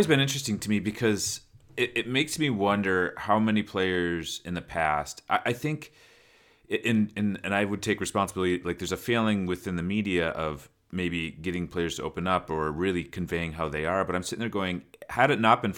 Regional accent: United States; So as an American, I didn't love that portion of it.

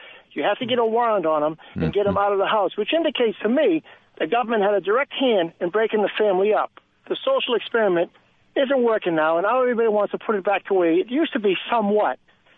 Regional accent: Boston, Massachusetts, United States; I'm from Boston. And back in the 60s, when I was a boy, times were tough.

